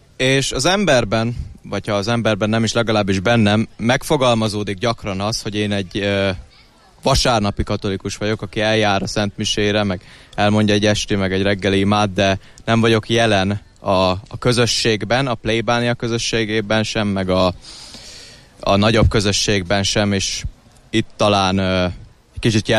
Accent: Miskolc, Borsod-Abaúj-Zemplén, Hungary; első alkalommal vagyok itt, és Miskolcról jöttem.

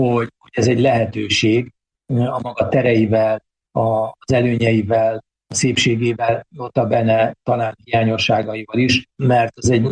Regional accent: Miskolc, Borsod-Abaúj-Zemplén, Hungary; Ezért vagyok rá büszke, hogy én miskolci vagyok.

